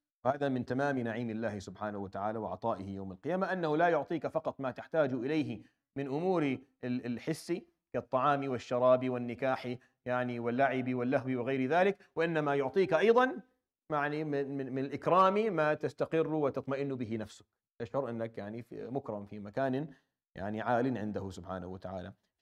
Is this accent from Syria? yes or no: yes; Syria; بيقولوا عندنا في سوريا،